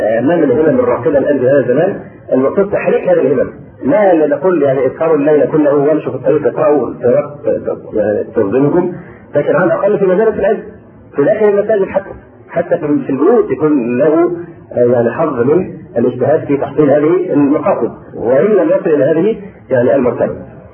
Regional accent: Egypt

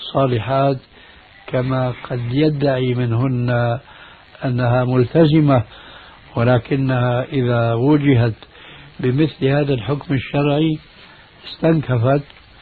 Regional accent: Syria; لما انسحب الفرنسيون من بلادكم الجزائر أو من بلادنا سوريا أو من غيرها

